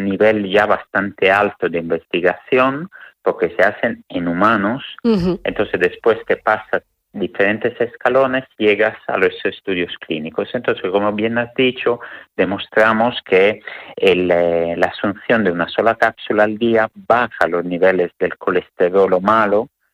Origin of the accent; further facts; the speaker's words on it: Italy; now in Spain; yo no soy de Granada, soy italiano